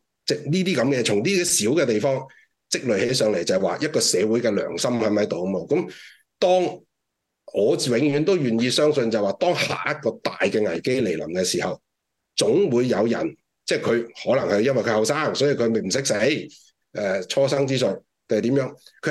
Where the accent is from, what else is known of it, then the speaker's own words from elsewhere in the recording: Macau; 我哋澳門人睇得清楚